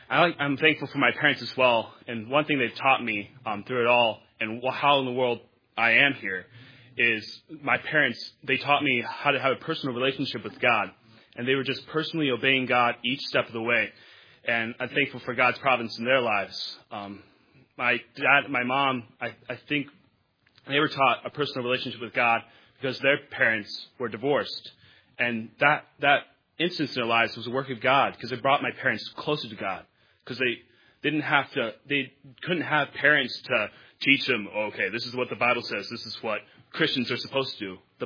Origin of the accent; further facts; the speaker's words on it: Milwaukee, Wisconsin, United States; we went up to Wisconsin where my roots are at, and I got to see all my relatives and see my hometown of Milwaukee, which is not much.